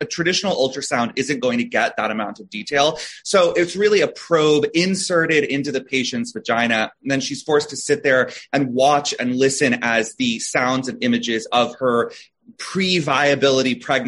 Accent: Florida, United States; the billboards I always saw growing up in Florida

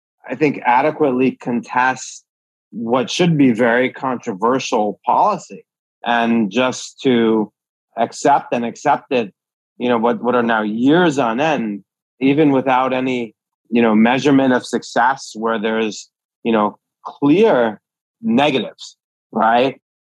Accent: New York City, New York, United States; That's not the New York that I come from. You know, I'm born and raised in Greenwich Village. I've, you know, been here my whole life.

